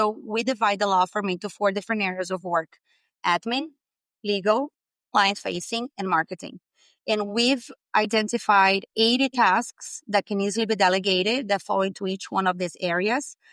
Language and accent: English; Brazil; I mean, I'm from Brazil myself, and those are myths, and they're wrong.